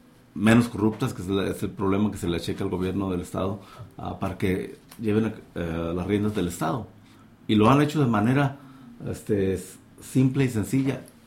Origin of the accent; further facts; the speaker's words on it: Mexicali, Baja California, Mexico; De Mexicali, Baja California, que es la capital del estado más al noroeste de México.